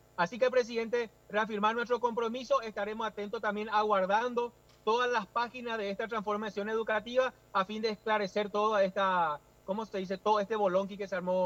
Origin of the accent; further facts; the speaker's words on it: Alto Paraná, Paraguay; Nosotros somos de Alto Paraná. Alto Paraná está muy preocupado y está muy ocupado, ¿verdad?